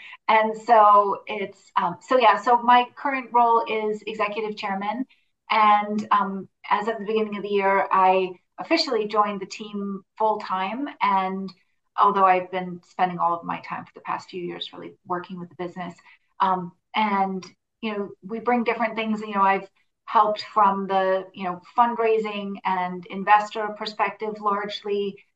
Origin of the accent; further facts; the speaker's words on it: New York City, New York, United States; We grew up in New York City, so it was a very different